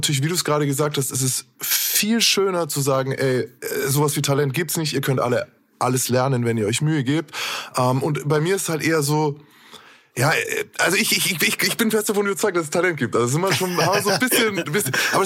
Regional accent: Nuremberg, Bavaria, Germany; ich bin Nürnberger.

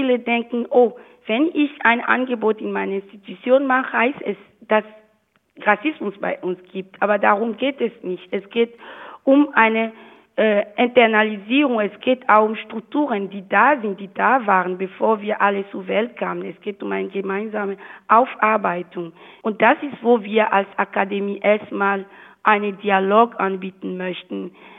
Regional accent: Benin; ich komme aus Benin

